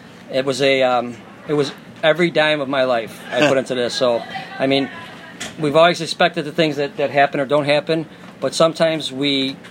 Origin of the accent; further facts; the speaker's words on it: Chicago, Illinois, United States; Southside. I grew up Midway Airport.